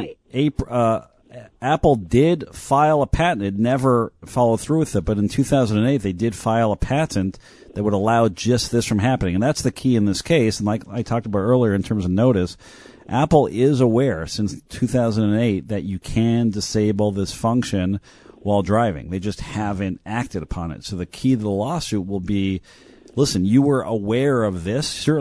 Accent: Montreal, Quebec, Canada; I grew up in Montreal.

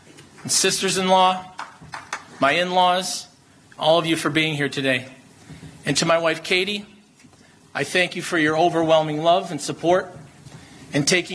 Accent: Buffalo, New York, United States; Being born and raised in South Buffalo, I know many of the same struggles that the average resident faces.

